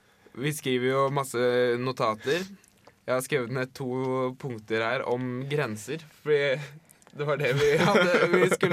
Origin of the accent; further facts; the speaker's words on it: Western Norway, Norway; Jeg er fra Vestlandet!